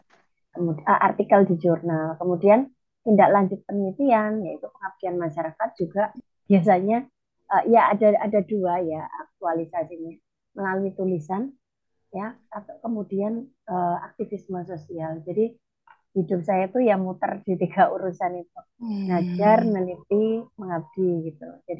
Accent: East Java, Indonesia; Memang kebetulan saya itu orang Using gitu ya

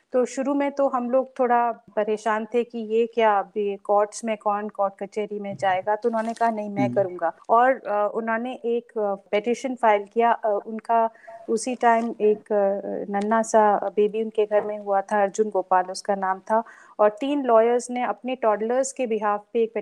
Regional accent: Delhi, India; also born or lived in Mumbai / Meerut; क्योंकि मैं दिल्ली में ही पैदा पली बड़ी हुई, ज्यादातर मेरे फादर गवर्नमेंट में थे, तो दिल्ली बॉम्बे मेरठ और ज्यादातर इन्हीं सिटीज में हम बड़े हुए।

